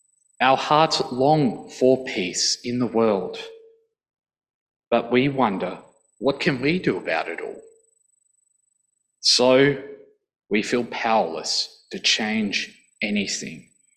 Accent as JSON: {"language": "English", "town": "Snug", "region": "Tasmania", "country": "Australia", "tie": "born or raised there", "said": "It's okay, I grew up in Snug, so."}